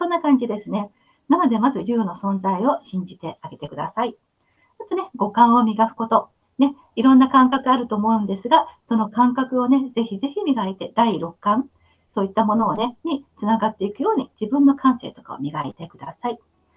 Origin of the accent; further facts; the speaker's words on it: Kamakura, Kanagawa, Japan; also born or lived in Yokohama; 私も横浜生まれで、鎌倉で育ってるので、江ノ島がすごく近いんですね。